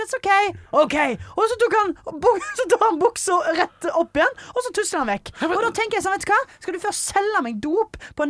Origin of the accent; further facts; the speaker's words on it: Stord, Vestland, Norway; Hjemme på Stord, snorkler hjemme på Stord.